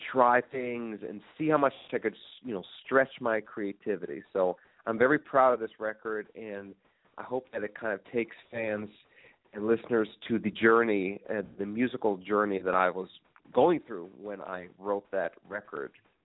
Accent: Stockholm, Stockholm County, Sweden; English is a second language; I was born and raised in Stockholm, Sweden. My mother's from Sweden and my father's from the States.

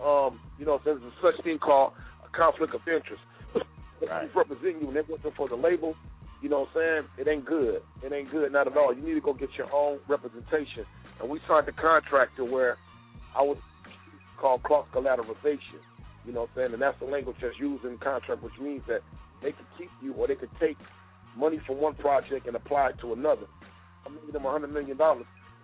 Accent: Los Angeles, California, United States; I was from South Central, he was from Compton, even though it's all Los Angeles.

